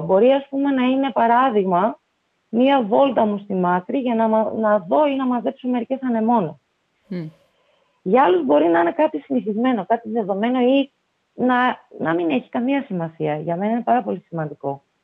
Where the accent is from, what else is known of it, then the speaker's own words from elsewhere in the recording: Eastern Macedonia and Thrace, Greece; Στο χωριό μου έχω την αφιθεατρικότητα, που το βιώνω από παιδί. Βόρεια βλέπω βουνό, νότια βλέπω τη θάλασσα και το νησί.